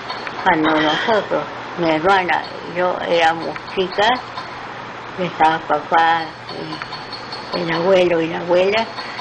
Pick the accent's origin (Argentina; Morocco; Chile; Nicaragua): Argentina; Sí, sí, las dos somos argentinas.